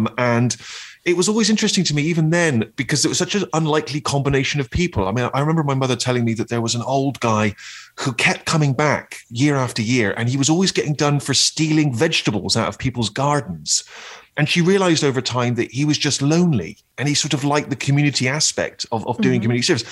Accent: Bristol, South West England, United Kingdom; we actually filmed in my hometown, and I went for dinner in Bristol's fanciest restaurant

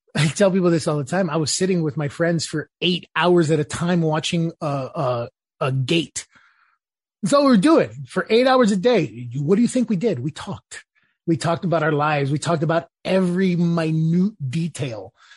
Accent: Los Angeles, California, United States; now in Nashville, United States; I am from Los Angeles, California, and I served with 2nd Battalion, 5th Marines in Ar-Ramadi, Iraq. I now live in Nashville, Tennessee.

